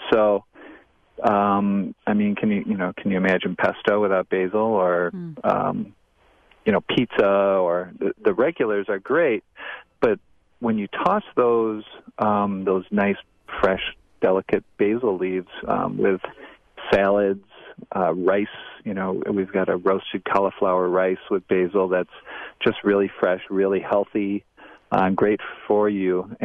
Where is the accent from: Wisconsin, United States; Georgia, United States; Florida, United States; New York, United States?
Wisconsin, United States; We are from Wisconsin.